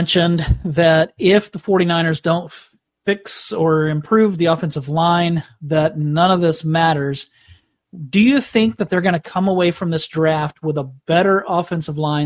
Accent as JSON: {"language": "English", "region": "Arkansas", "country": "United States", "tie": "born or raised there", "also_born_or_lived": "Oklahoma", "said": "Y'all don't know that I grew up in Arkansas. You probably don't know that. I spent my entire teenage life there, so I'm an Arkansas Razorback. But I lived for 17 years in Oklahoma"}